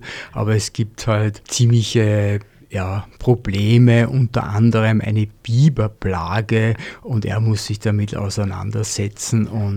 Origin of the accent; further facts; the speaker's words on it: Langenlois, Lower Austria, Austria; also born or lived in Baden bei Wien / Traiskirchen; Ich bin in Baden bei Wien geboren, habe die ersten 9 Jahre Dreiskirchen gelebt und bin dann quasi, wie man in einer Weinbauregion sagt, nach Langenlois verpflanzt worden und bin da seit 1975 in Langenlois und seit 2012 jetzt in Zöbing, was ja eh zu Langenlois dazugehört.